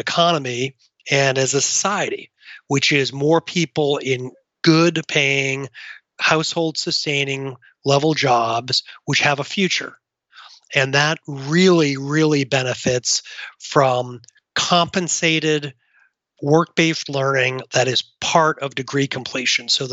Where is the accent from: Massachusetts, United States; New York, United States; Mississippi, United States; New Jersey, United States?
Massachusetts, United States; Boston; of course, I'm from Boston